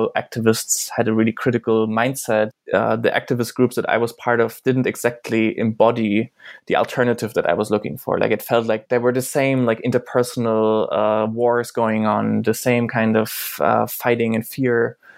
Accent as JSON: {"language": "English", "region": "eastern Germany", "country": "Germany", "tie": "born or raised there", "second_language": "English", "said": "I come from Eastern Germany"}